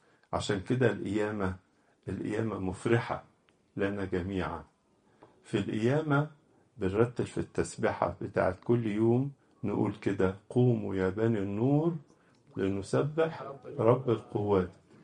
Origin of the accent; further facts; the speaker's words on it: Egypt; وإن الكلمة المشهورة عندنا في مصر بقى مفيش فايدة